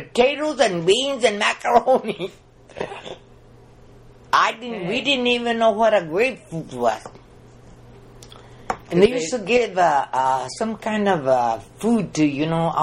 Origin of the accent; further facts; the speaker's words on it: Colorado, United States; Because being that he was a Texan, I was from Colorado, you're not going to believe this, but there is a lot of difference.